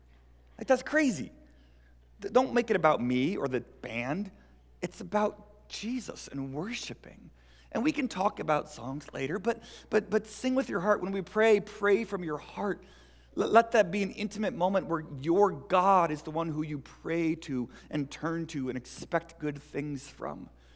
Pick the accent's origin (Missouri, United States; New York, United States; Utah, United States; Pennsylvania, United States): Missouri, United States; St. Louis; now in Seattle, United States; I grew up in St. Louis. We just lost our team.